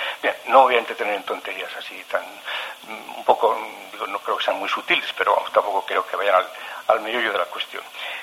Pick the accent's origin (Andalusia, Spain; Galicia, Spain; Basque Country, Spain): Basque Country, Spain; cómo somos los vascos, trabajadores